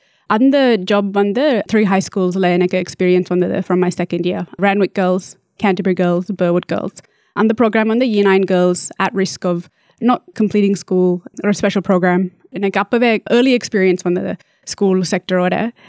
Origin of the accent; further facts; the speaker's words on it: Hay, New South Wales, Australia; also born or lived in Colombo, Sri Lanka; அதுக்கு முதல் வந்த அம்மா அப்பா சிட்னிக்கு வந்தவை. நான் 10 மந்த்ஸ் ஓல்டு. நான் கொழும்புல தான் பிறந்தேன். நான் அப்புறம் வந்து ஹேய்க்கு போனவை 88. ஹேய் வந்து ஒரு வெரி ரூரல் டவுன். 12 ஹவர்ஸ் இருக்கும் அந்த சிட்னியிலேருந்து ட்ரைவ் பண்ணால்.